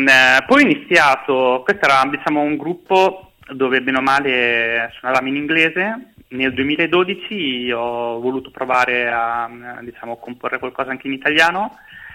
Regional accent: Cesena, Emilia-Romagna, Italy; Sì, vengo da Cesena, ridente paesino dell'Emilia-Romagna

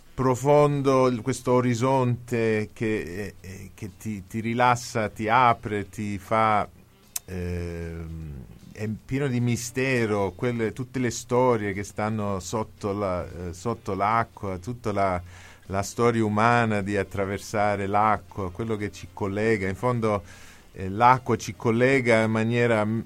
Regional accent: Michigan, United States; sono cresciuto nel Michigan

